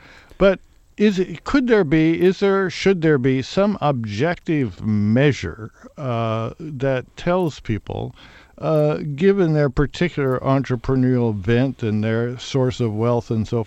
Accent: Nebraska, United States; He and I grew up in Nebraska.

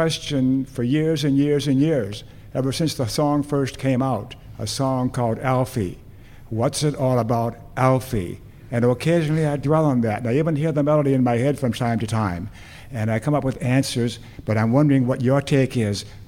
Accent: Beaverton, Oregon, United States; from Beaverton, Oregon, also known as

